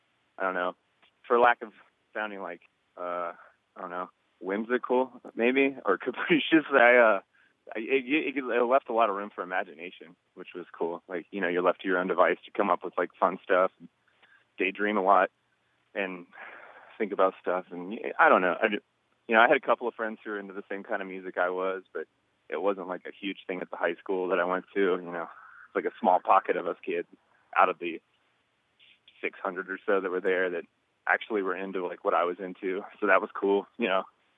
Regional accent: Cowan, West Virginia, United States; I'm from this small town nestled in the Central Highland region known as Cowan, West Virginia. It's in Webster County.

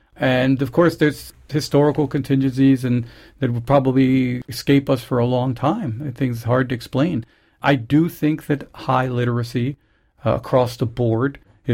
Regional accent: Santo Domingo, Distrito Nacional, Dominican Republic; I just simply say that when I was growing up in Santo Domingo

